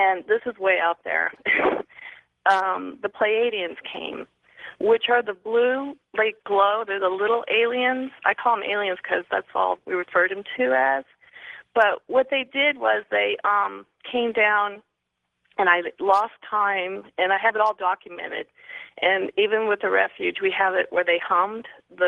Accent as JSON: {"language": "English", "town": "Seattle", "region": "Washington", "country": "United States", "said": "I'm from Seattle."}